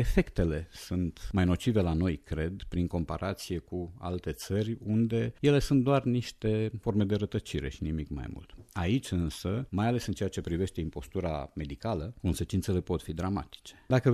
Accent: Romania; suntem noi, că suntem români, da?

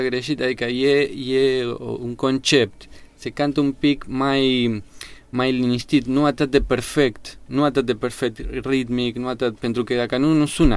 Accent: Buenos Aires, Argentina; Romanian is a second language

